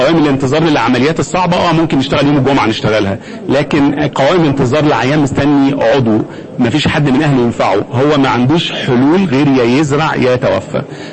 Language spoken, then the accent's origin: Arabic; Egypt; لا ثقافيا عندنا مشكلة كمصريين